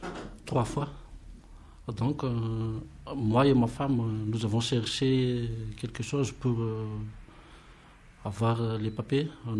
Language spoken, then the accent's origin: French; Madagascar; moved away as an adult; now in France; Et j'ai quitté Madagascar en 2002, au mois de mars, pour des raisons politiques. Donc, depuis mon arrivée ici, j'ai demandé l'asile politique.